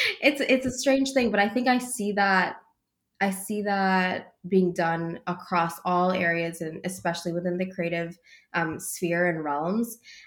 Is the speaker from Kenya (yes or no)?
yes; Mombasa, Mombasa County, Kenya; moved away as an adult; now in Minneapolis, United States; growing up in Mombasa, it's just everyone is kind of this beautiful blend. It really is a very special place. It's unlike the capital city in the sense that it really is just such a hodgepodge, such a melting pot